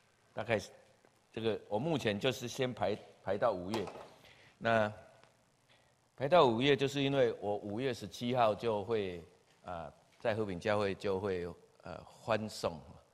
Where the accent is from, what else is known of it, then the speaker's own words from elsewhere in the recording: Changhua, Changhua County, Taiwan; 那目前的想法是70岁的时候应该会回到我的故乡，就是彰化哈。